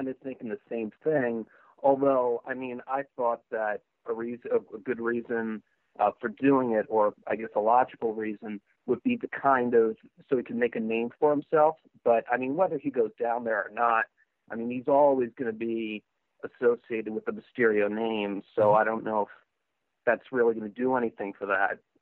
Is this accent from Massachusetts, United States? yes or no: no; New Jersey, United States; I'm from New Jersey.